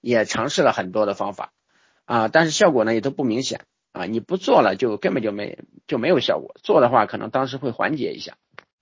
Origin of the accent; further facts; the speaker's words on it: Henan, China; 因为我老家是河南的